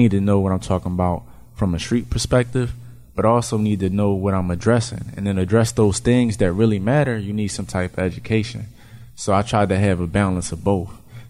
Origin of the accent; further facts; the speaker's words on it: Philadelphia, Pennsylvania, United States; Well, coming up, I'm from West Philly. Area called the Black Bottom